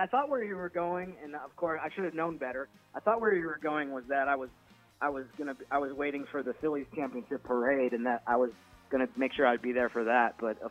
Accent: Wisconsin, United States; Well, I'm from up there. I'm from Wisconsin, just about 2 hours east of Minneapolis, so I'm still kind of used to the cold.

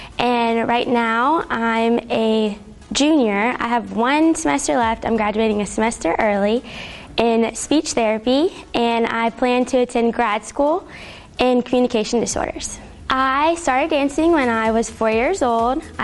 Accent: Lake Charles, Louisiana, United States; I'm from Lake Charles, Louisiana, and I'm 21 years old

